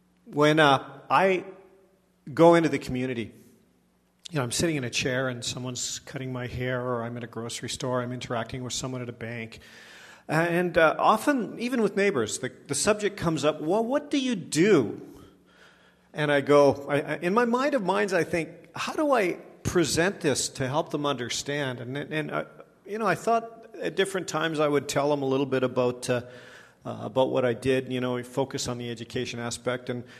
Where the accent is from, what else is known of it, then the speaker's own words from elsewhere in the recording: Powell River, British Columbia, Canada; I hail from the Lower Mainland. I grew up in Powell River, so kind of the Lower Mainland Island is sort of my territory.